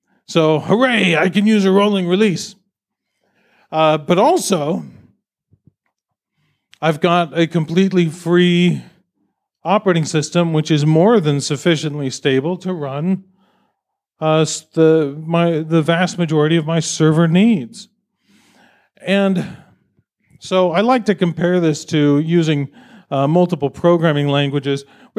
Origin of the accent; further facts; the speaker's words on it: United States; Again, I'm from the United States, where, you know, things are kind of crazy over there right now.